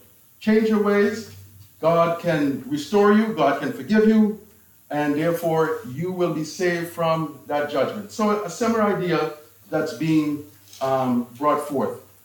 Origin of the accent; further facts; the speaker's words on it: Guyana; I recall when I was a young child growing up in Guyana